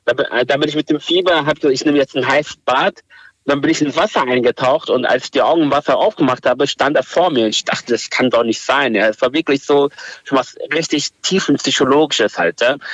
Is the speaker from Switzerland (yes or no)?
no; Turkey; weil ich bin selber Kurde aus der Türkei